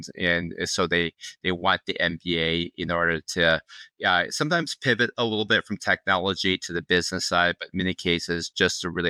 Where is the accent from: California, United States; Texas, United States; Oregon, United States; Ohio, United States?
Ohio, United States; now in Philadelphia, United States; Oh, no, I'm definitely from Ohio. So I used to brag that my little hometown has under 500 people. It turns out I was not bragging enough. It only had about 240 people.